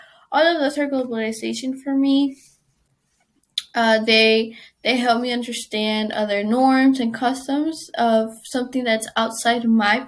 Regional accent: United States; For example, I am Mexican American. My culture is mixed. I have customs from Mexico, but I also have customs from the America, United States.

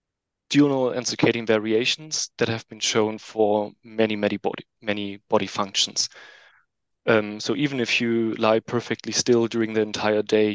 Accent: Germany; English is a second language; now in Switzerland; So we are both originally from Germany, so we moved here too for that reason.

